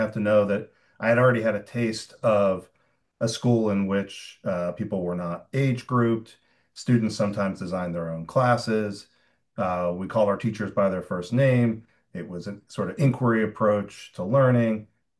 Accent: Newark, Delaware, United States; I grew up in Newark, Delaware, little university town, not too far from Philly.

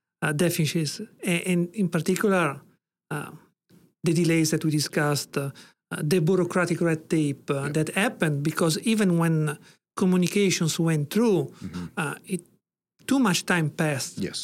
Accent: Italy; English is a second language; And please allow me to use meters since I'm from Italy. I'm not very confident in using imperial measures

